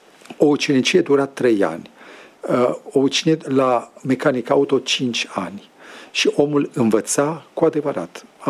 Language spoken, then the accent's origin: Romanian; Romania; Eu de-aia sunt român și nu sunt tătar, pentru că dacă era tătar, eu vorbeam tătărește.